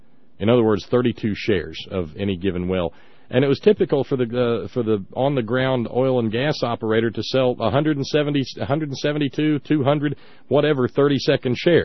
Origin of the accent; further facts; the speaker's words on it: Alabama, United States; Which of course provides the electricity down where I grew up in the Shoals area of Alabama.